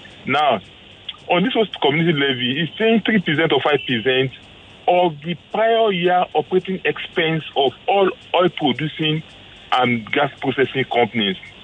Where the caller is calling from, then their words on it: Lagos, Nigeria; Well, I'm calling from Victoria Island, Lagos.